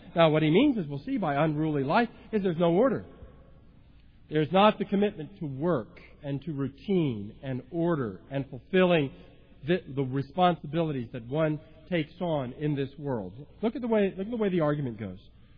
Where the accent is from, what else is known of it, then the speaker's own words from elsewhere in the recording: California, United States; lots of activity growing up in Southern California